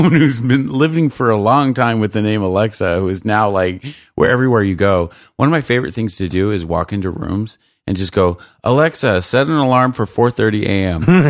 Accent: South Korea; I grew up in Korea

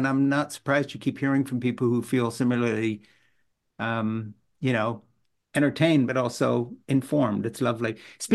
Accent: Switzerland; also born or lived in Britain; I was growing up in Switzerland and I'd been in boarding school in Britain.

